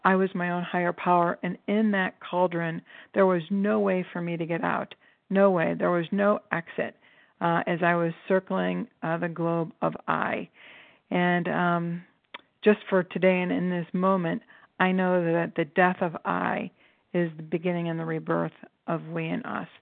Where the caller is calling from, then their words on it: Cleveland, Ohio, United States; I'm calling from Cleveland, wishing I were down with you today